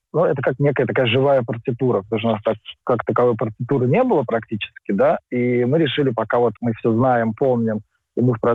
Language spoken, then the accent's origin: Russian; Russia; now in France; знаете, у меня есть опыт жизни в России и опыт, как я из нее уехал. Хотя я говорю следующим образом. Я не уехал из России, а я приехал во Францию.